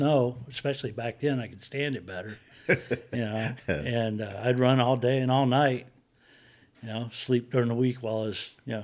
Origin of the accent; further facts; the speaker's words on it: Alabama, United States; I grew up in Alabama, down on the Gulf Coast, and not really from a hunting family.